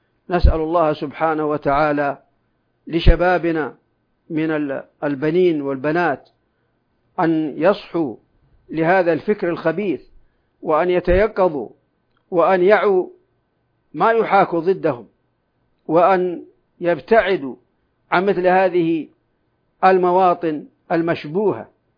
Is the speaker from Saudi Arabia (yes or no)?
yes; Saudi Arabia; بلادنا المملكة العربية السعودية